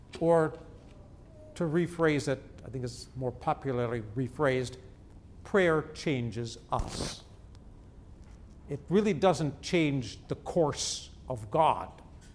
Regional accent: Sheboygan, Wisconsin, United States; I grew up in Sheboygan, Wisconsin, very Lutheran county. I grew up in a congregation of 3,200 members.

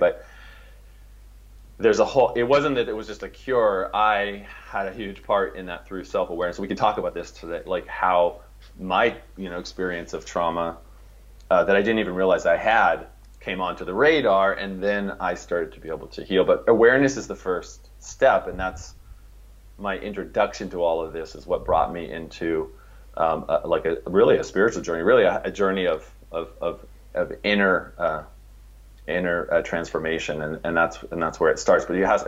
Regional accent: California, United States; I grew up in California, she grew up on Long Island.

